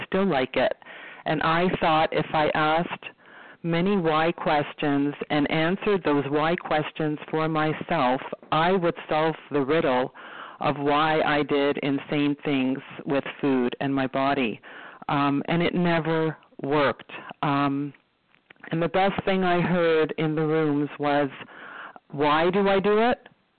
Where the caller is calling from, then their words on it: Toronto, Ontario, Canada; I'm calling from Toronto, Ontario.